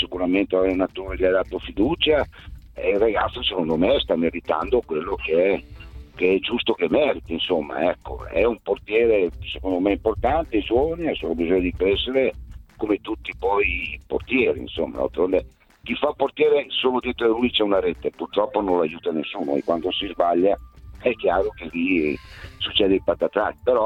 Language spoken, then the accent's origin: Italian; Ferrara, Emilia-Romagna, Italy; sono di Ferrara e aveva già qualità importanti il ragazzo